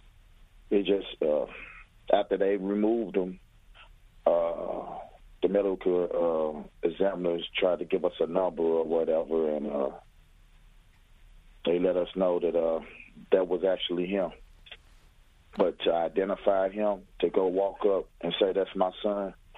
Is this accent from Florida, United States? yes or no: no; Pine Line, Missouri, United States; We both was born and raised in Pine Line, Missouri.